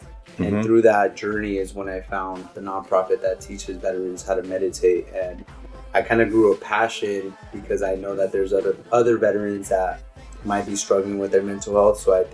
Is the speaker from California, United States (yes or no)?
yes; Long Beach, California, United States; I grew up in Long Beach, predominantly, pretty much for the most part. I was born in South Central LA, but really I was raised my entire life in North Long Beach.